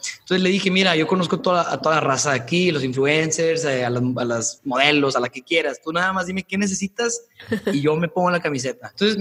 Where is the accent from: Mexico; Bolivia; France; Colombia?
Mexico; Torreón, Coahuila; Soy de Torreón, sé que van a venir.